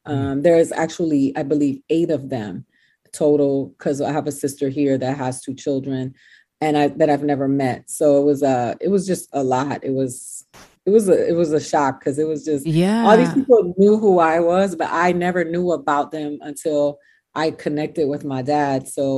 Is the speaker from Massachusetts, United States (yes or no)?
yes; Boston, Massachusetts, United States; born there; I always knew I was American. I was born in Boston.